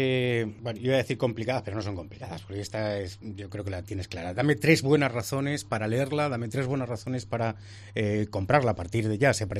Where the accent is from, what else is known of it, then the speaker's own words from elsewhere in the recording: Alicante, Valencian Community, Spain; somos alicantinos de pro